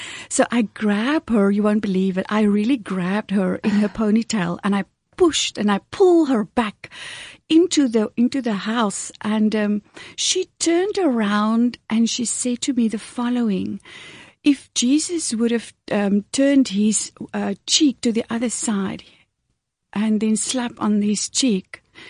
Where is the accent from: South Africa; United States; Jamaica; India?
South Africa; Coles River; first language Afrikaans; English is a second language; when I was growing up in Coles River on a farm, in a normal Afrikaans family with siblings and parents in the house.